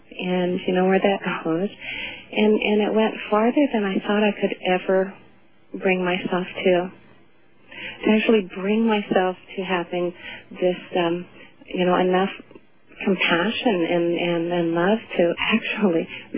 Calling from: Glenwood Springs, Colorado, United States; I'm calling from Glenwood Springs, Colorado.

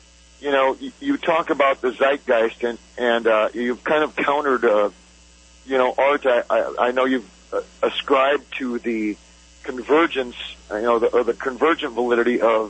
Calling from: Cedar Falls, Iowa, United States; I'm calling from Cedar Falls, Iowa.

